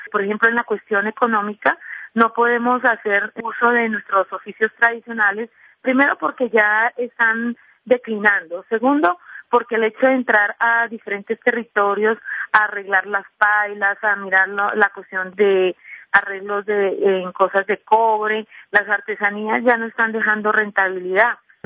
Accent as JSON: {"language": "Spanish", "country": "Colombia", "said": "nosotros tenemos cédula colombiana, somos ciudadanos colombianos, tenemos una connotación étnica que somos gitanos."}